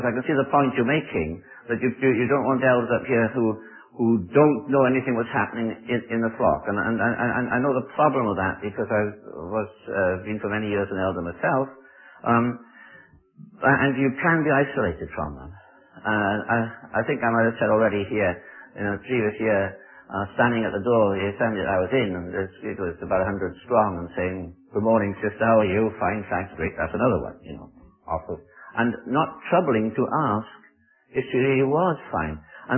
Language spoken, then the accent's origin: English; Wales, United Kingdom; I come from Britain, tell you a bit of English history. Though I'm Welsh